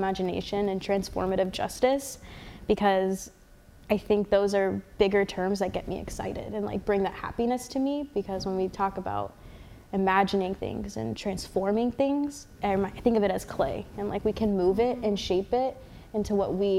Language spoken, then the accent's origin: English; Portland, Oregon, United States; And so I think growing up in Portland and going to these white institutions was a really big thing for me